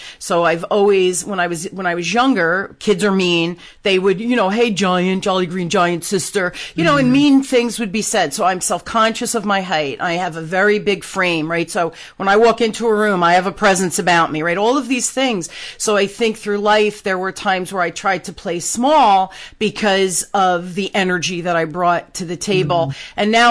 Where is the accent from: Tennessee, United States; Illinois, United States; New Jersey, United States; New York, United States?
New Jersey, United States; I grew up on the Jersey Shore. You know, my parents bought a house on the water when I was 5 years old.